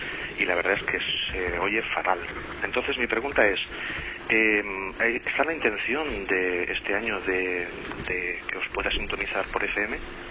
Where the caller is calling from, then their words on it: Barcelona, Catalonia, Spain; Que hoy, cuando he ido a sintonizaros, pues resulta de que aquí en Barcelona no he ofre